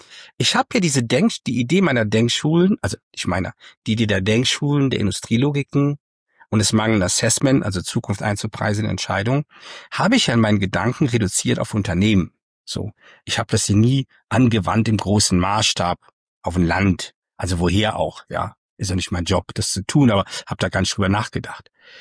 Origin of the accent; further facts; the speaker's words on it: Germany; warum tun wir uns als Deutsche so schwer? Und das, glaube ich, ist einfach eine Anlage, eine Fähigkeit, die wir als Deutschen haben.